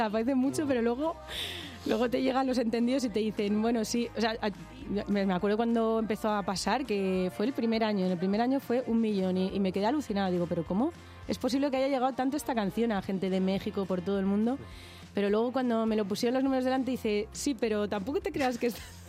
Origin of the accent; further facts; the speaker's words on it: Spain; first language Spanish; also born or lived in London; Porque al final soy española y al final es verdad que he vivido en Londres, he viajado mucho y tal... Pero al final mi lengua nativa es el español